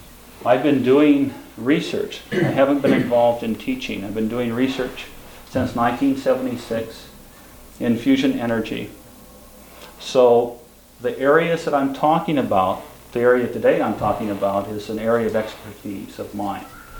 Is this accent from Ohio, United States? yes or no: no; Los Alamos, New Mexico, United States; I'm from Los Alamos, New Mexico.